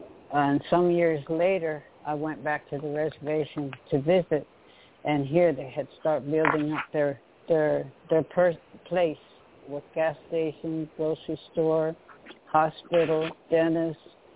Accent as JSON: {"language": "English", "town": "Six Nations", "region": "Ontario", "country": "Canada", "said": "I'm from Six Nations, Mohawk, and I'd like to comment on the independence."}